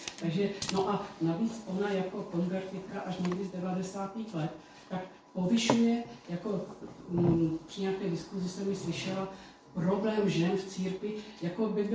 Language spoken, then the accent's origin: Czech; Moravia, Czechia; protože pocházím z Moravy